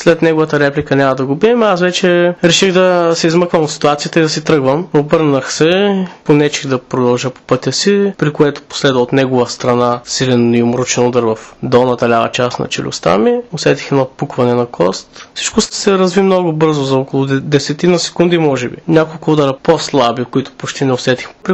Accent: Shumen, Shumen Province, Bulgaria; Аз казвам не, от Шумен съм си, не съм от Нови пазар

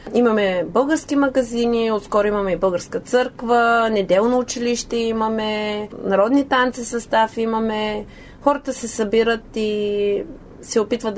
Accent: Sliven, Sliven Province, Bulgaria; now in United States; Родена съм в Сливен, отраснала съм тук, но 2002 година моето семейство замина за щатите с зелена карта и вече съм се установила там.

